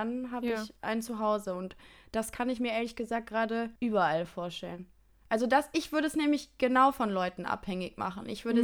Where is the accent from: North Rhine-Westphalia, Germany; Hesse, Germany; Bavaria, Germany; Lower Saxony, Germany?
North Rhine-Westphalia, Germany; Heinsberg; für mich ist Heinsberg meine Heimat und dementsprechend auch ein Ort.